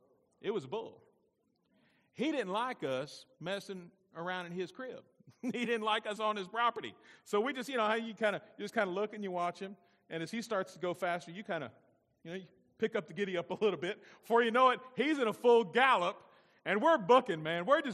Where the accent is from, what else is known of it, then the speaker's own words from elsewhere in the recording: Alabama, United States; Growing up, most of you know I grew up in Alabama. And when I was probably 8, 9, 10 years old, about once or twice a month, we went out to Granny and Grandpa's house.